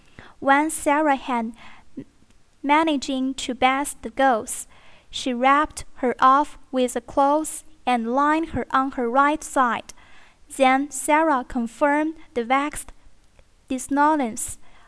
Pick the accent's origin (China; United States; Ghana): China; Urumqi, Xinjiang; I'm from Urumqi, the capital of Altmers province. There are many natives in there.